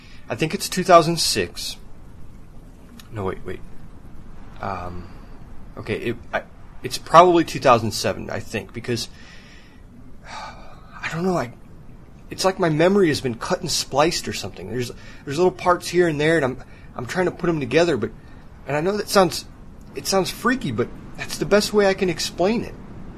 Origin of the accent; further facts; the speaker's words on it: Valparaiso, Indiana, United States; At least I remember the year I was born. It was 1978. And let's see, I'm from Valparaiso, Indiana.